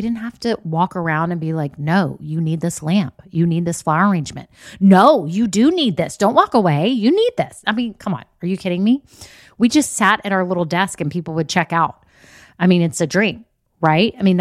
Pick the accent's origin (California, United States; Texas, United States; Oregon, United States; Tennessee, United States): Texas, United States; And I had some like Texas Longhorn stuff, Texas A&M, because I'm from Texas.